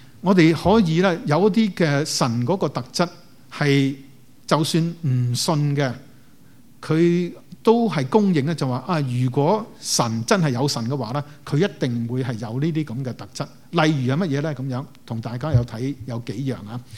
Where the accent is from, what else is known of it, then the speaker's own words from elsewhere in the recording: Guangdong, China; 属性呢就不是我们广东人那个属性